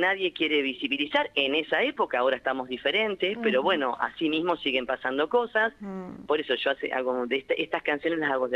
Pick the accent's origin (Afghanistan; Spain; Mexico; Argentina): Argentina; Lincoln, Buenos Aires Province; now in Pehuenco, Argentina; que yo soy de Lincoln, originaria de Lincoln, de la provincia de Buenos Aires.